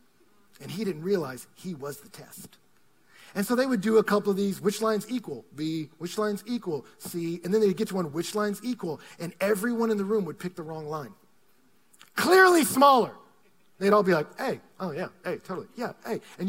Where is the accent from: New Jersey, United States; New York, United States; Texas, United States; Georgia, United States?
Texas, United States; nobody ever guesses I'm from Texas. I don't sound like a Texan unless my dad calls on the phone.